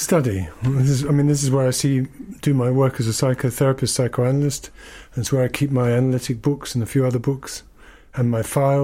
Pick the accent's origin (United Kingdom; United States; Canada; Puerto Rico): United Kingdom; London; born there; I was born in London and, first of all, in the middle of the war